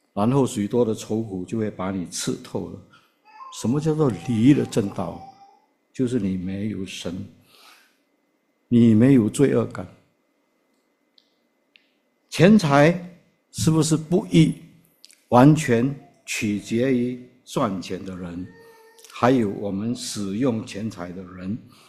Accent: Fujian, China; accent: Hokkien; 我们福建话讲一条瓦灵啊

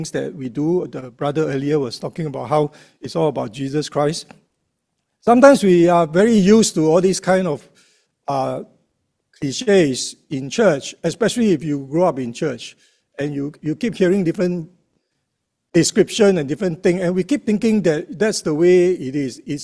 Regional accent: Singapore; So I said, yeah, we are from Singapore and we're here to do some work among the poor.

